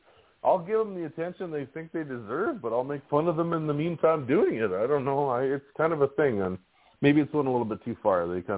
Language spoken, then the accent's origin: English; Swift Current, Saskatchewan, Canada; I see them all over the place around my hometown of Swift Current.